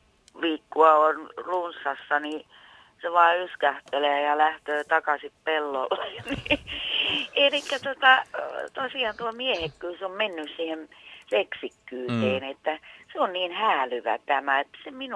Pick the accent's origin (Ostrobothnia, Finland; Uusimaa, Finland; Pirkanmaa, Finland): Ostrobothnia, Finland; kun mä oon itse Pohjanmaalta